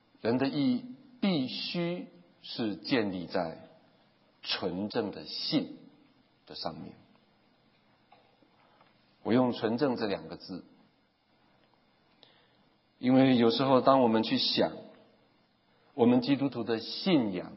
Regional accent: Taiwan; accent: Taiwanese Mandarin; 我有点台湾国语，看没有到哈

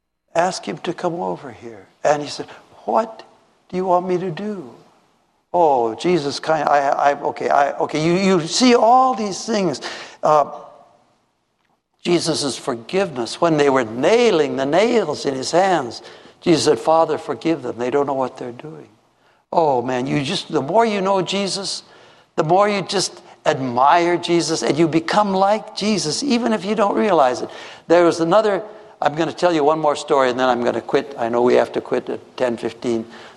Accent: Minnesota, United States; I come from Minnesota. It's cold snow.

